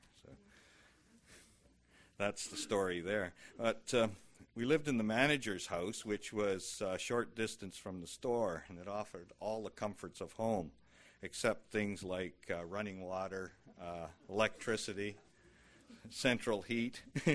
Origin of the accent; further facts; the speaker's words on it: Grassy Narrows, Ontario, Canada; we lived on a little island, a place called Grassy Narrows. It was 50 miles north of Kenora by the way the crow flies.